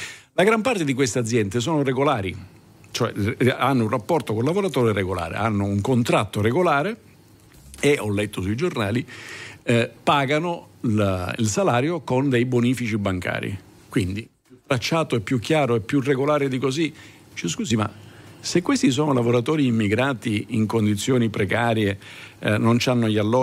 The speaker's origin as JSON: {"language": "Italian", "region": "Southern Italy", "country": "Italy", "said": "io glielo dico da Terrone."}